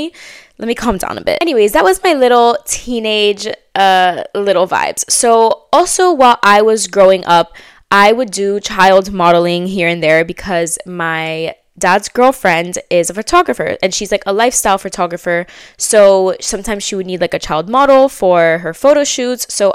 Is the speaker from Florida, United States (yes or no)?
yes; Miami, Florida, United States; I grew up in Miami, so 16 is the working age.